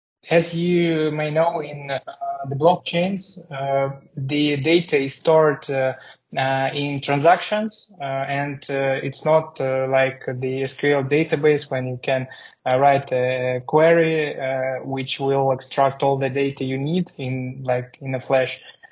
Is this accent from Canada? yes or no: no; Russia; now in Georgia; I'm from Russia, and now I live in Georgia for like a few years, and I'm basically nomading and currently choosing a country to move to another one.